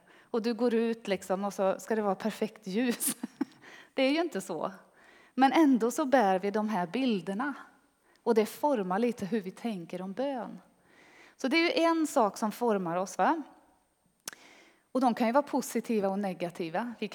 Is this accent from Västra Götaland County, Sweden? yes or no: yes; Lidköping, Västra Götaland County, Sweden; accent: West Götaland dialect; Jag är från Lidköping. Jag försöker att dölja det mesta av den västgötskan, men den kommer fram ibland. Jag har småländska föräldrar och därför så är det inte riktigt så brett. Men det är härligt. Ja, och i Lidköping så tillhörde jag missionskyrkan.